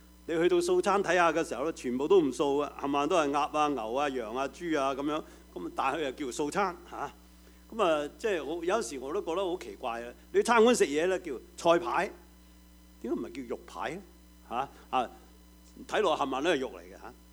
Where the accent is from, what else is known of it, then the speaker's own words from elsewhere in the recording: Guangdong, China; now in San Francisco, United States; 咁我哋廣東人仲慘啦